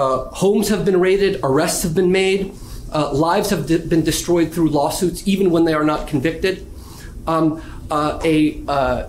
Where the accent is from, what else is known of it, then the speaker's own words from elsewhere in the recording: Russia; English is a second language; So I'm from Russia. I was born there.